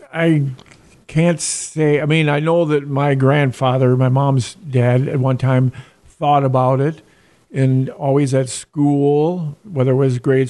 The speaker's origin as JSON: {"language": "English", "town": "Sioux City", "region": "Iowa", "country": "United States", "tie": "born or raised there", "said": "Well, I'm from a family of six. My parents … both of them are now deceased, but growing up on Morgan Street in Sioux City, and we went through our years at Blessed Sacrament School then, or now Holy Cross."}